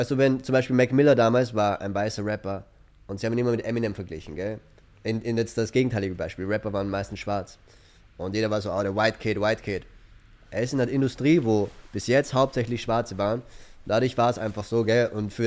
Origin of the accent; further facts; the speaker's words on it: Russia; Ich sage, ich bin Russe, da ist er vielleicht mad auf mich.